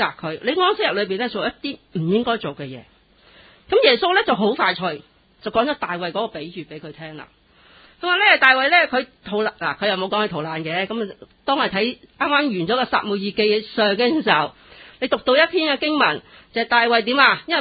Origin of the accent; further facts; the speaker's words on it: China; 咁我哋中国人九大鬼噶嘛